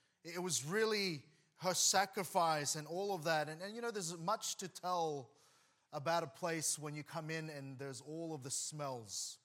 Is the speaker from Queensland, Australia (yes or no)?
no; Sydney, New South Wales, Australia; I grew up in Sydney and I had the privilege of living in different places there